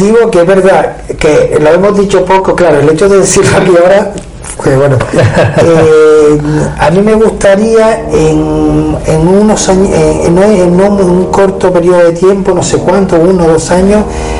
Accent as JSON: {"language": "Spanish", "town": "Telde", "region": "Canary Islands", "country": "Spain", "lives_now": "Fuerteventura, Spain", "said": "Es verdad que yo soy de Gran Canaria, de Telde, tengo mi espacio allí. Yo siempre diré que soy de Telde"}